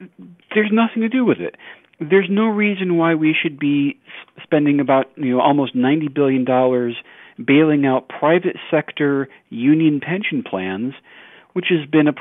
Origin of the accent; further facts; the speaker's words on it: Rochester, New York, United States; I consider myself a refugee from New York State. I grew up around Rochester, New York, and part of the reason why I left is that I could see where things were headed.